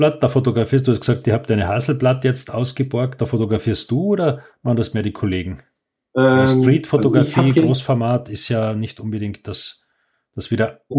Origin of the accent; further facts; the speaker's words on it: Austria; born there; Wobei ich als gebürtiger Österreicher